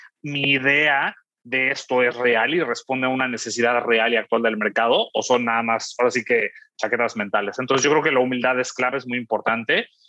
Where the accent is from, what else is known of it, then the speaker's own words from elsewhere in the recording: Mexico; yo soy mexicano